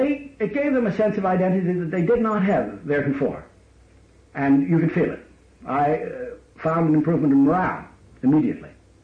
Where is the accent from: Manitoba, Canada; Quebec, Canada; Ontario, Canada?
Quebec, Canada; Montreal; When she found out I was from Montreal, asking me about some of the colorful characters around Montreal